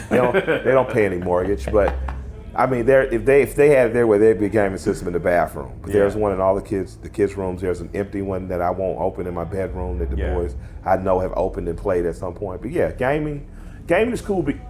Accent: the South, United States; I'm from the South. We drink sweet tea and we drink it cold.

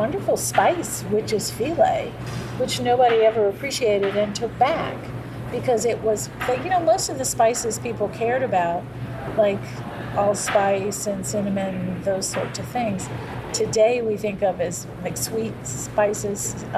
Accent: New Orleans, Louisiana, United States; born there; And I was born here in New Orleans.

